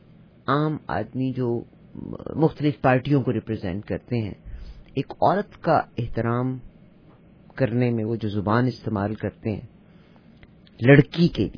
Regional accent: Pakistan; میں خود بھی پاکستانی ہوں

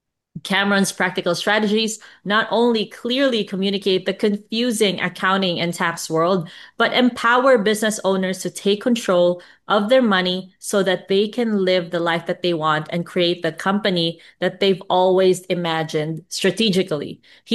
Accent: Philippines; accent: Filipino; English is a second language; I was trying to hide my Manny Pacquiao accent, you know?

